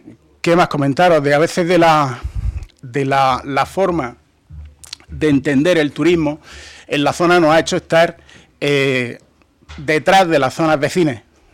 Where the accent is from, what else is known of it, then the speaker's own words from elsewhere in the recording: Region of Murcia, Spain; Creo que los responsables somos la gente de Murcia, que no hemos sabido estar a la altura del turismo